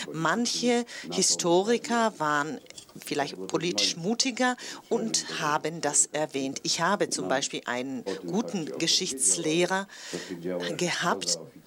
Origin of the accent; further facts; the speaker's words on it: Poland; Ich bin aufgewachsen in Zeiten, als Polen Teil des Sowjetblocks war.